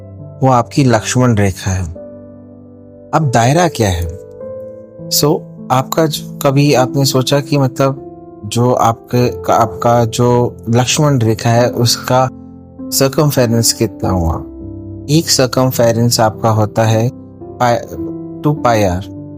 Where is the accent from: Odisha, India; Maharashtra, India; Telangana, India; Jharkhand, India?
Telangana, India; Hyderabad; और मैं हैदराबाद से हूँ।